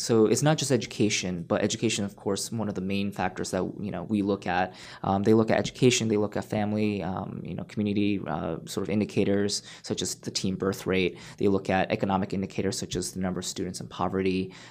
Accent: New Jersey, United States; I grew up in New Jersey where, you know, at the time, a few years ago, basically they didn't require us to have a science proficiency exam.

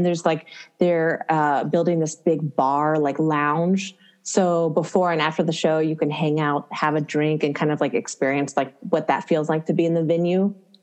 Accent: Tennessee, United States; we kind of bonded because she's from Texas. I'm from Tennessee. So we're like Southern girls.

